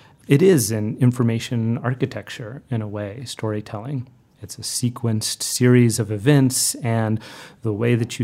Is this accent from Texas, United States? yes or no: yes; El Paso, Texas, United States; also born or lived in Austin; So that's where I'm from. I was born in Texas, in Austin, and then I grew up in El Paso, which is right on the border with Juarez, Mexico, and the desert southwest.